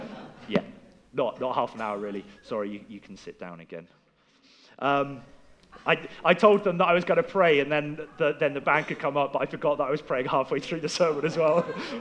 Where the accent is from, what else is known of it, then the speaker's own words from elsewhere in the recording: Chard, South West England, United Kingdom; Some of you will know that this week I went back to Chard, to my hometown, because a man who mentored me when I was growing up had died